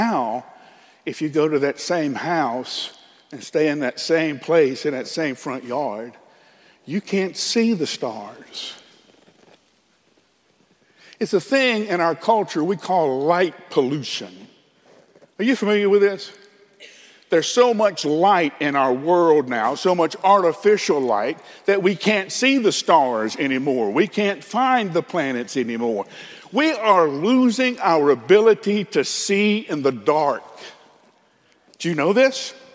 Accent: Huntsville, Alabama, United States; When I was a kid in Huntsville, Alabama, growing up in Rocket City, space was important to us.

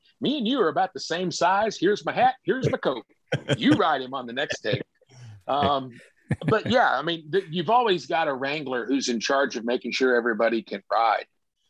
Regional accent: Kentucky, United States; moved away; But I grew up in Kentucky, and my mother's family were all horse people

